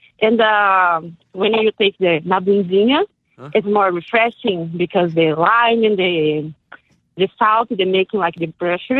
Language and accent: English; Brazil; English is a second language; now in Chester, United States; I am in Virginia, in Chester, but I'm from Brazil.